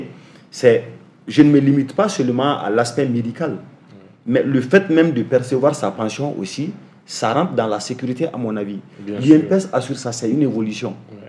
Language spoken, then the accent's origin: French; Mali; je suis malien, je donne des explications à la malienne.